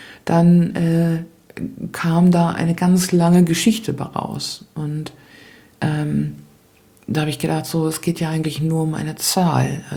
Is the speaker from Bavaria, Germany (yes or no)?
no; Lower Saxony, Germany; ich komme aus Ostfriesland und bin gestern hierher geflogen